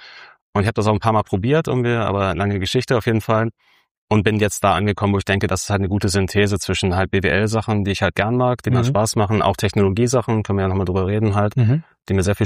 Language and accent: German; Hamburg, Germany; now in Berlin, Germany; Also ich bin eigentlich Hamburger, bin inzwischen Berliner.